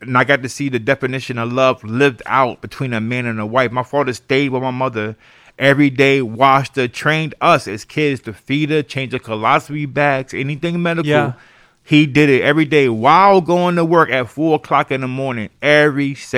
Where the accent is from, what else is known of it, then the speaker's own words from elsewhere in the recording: New York, United States; through growing up in New York in the crack era, I seen a lot of violence.